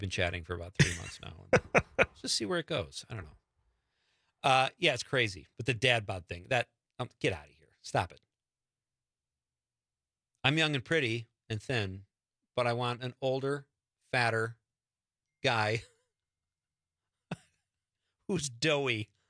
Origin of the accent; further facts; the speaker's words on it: Marinette, Wisconsin, United States; he's special because he's from Marinette, and that's my hometown.